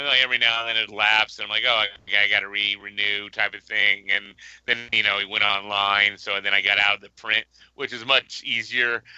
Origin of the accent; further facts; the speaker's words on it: St. Louis, Missouri, United States; also born or lived in New York / Chicago; I was born in New York, and I didn't watch WWF then because I was way too. I was there for like a year maybe. Moved to Chicago. Still don't have any memories of becoming a fan. My first memories were in St. Louis.